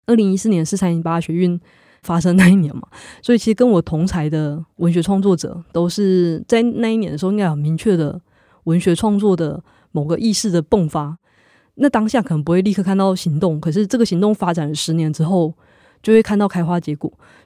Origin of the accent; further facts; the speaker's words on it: Taiwan; 我是1984年出生的，我小时候是读国立编译馆的课本长大的嘛。